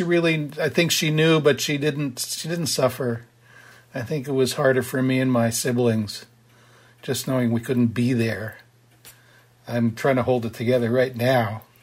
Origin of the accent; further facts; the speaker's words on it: Montreal, Quebec, Canada; now in Montpelier, United States; I think I identify more as Canadian than American.